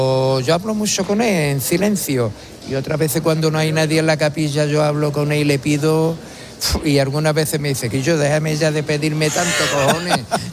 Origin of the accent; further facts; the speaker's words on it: Jerez, Andalusia, Spain; A mí de pequeño, cuando yo era en Jerez, mis padres con 4 años me sacaron con la coronación de espinas de Jerez del barrio San Pedro, de la calle Arco